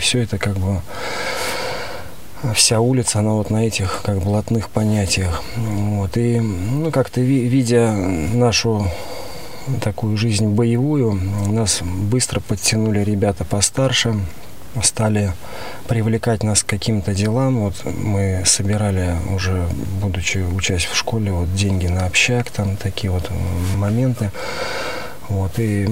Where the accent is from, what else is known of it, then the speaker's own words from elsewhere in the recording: Chapayevsk, Samara Oblast, Russia; мне 40 лет сейчас. Сам я родом из Чапаевска. Это такой город небольшой, недалеко от Самары, Самарская область.